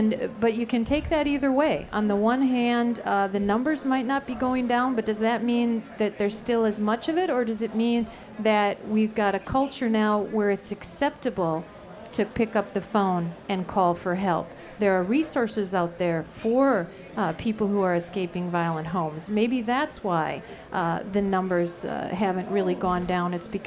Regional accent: St. Paul, Minnesota, United States; I say town because I'm from St. Paul, and it's just a big, small town.

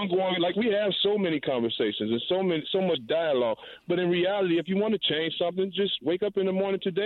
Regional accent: St. Paul, Minnesota, United States; And I'm from the St. Paul area, man, east side to be in particular.

